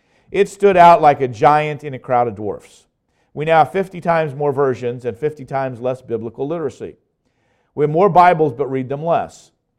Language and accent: English; Indianapolis, Indiana, United States; Turns out he's from my hometown, Indianapolis. Not only my hometown, my neighborhood.